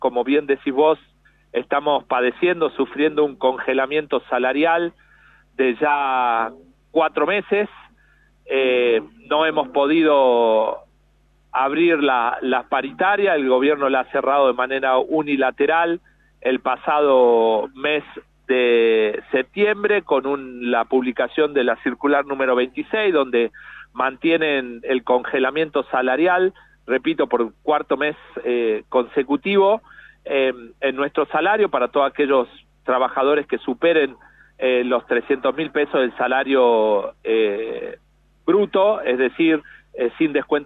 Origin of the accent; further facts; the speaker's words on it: La Banda, Santiago del Estero, Argentina; born there; De bandeño de nacimiento y millonario de corazón sería.